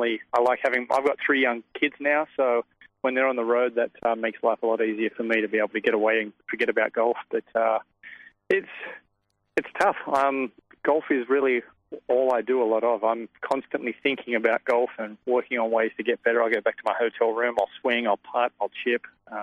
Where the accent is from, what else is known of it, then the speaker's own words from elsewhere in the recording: Sydney, New South Wales, Australia; now in United States; growing up in Sydney, we always went to the beach and always went swimming and had fun. But I live in Arizona now.